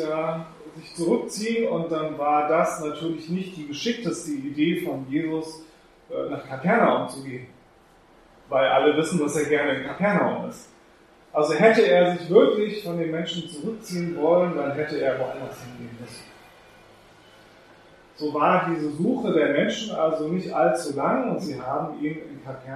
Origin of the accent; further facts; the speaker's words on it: Schleswig-Holstein, Germany; Das ist nicht so wie bei uns in Schleswig-Holstein, dann geht man eben einmal außen um den See drumherum.